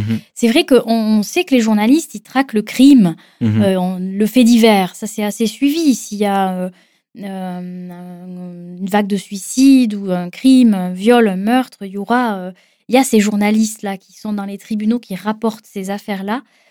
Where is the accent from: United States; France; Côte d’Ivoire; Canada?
France; Southern France; je viens d'une famille dont j'ai grandi en France, dans le Sud, comme ça ne s'entend pas.